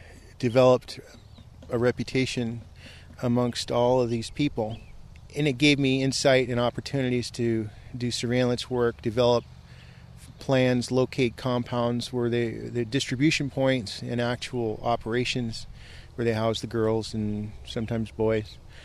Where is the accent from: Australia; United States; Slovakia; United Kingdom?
United Kingdom; Scotland; I always tend to seek out shade just because I'm terminally Scottish.